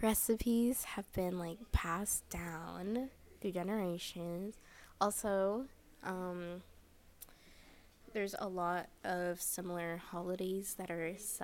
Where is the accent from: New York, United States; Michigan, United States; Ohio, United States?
New York, United States; New York City; I grew up in Staten Island, so I spent a lot of time going around the city, hanging out with friends.